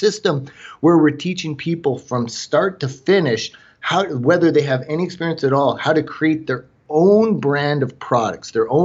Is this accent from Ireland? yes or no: no; Canada; accent: Canadian; Forgive my Canadian accent. I might pronounce it different occasionally.